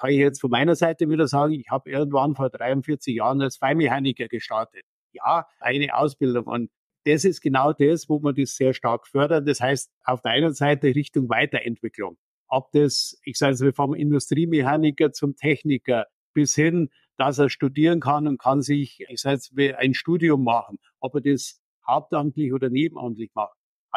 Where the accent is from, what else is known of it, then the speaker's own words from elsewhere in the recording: Bavaria, Germany; ich bin ja dort aufgewachsen in der Region. Wir waren ja bis zum Mauerfall, waren ja wir Grenzregion.